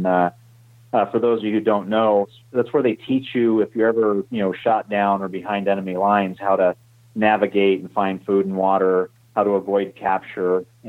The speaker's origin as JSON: {"language": "English", "country": "United States", "said": "I was, you know, tremendously successful because of the opportunities that I had as an American."}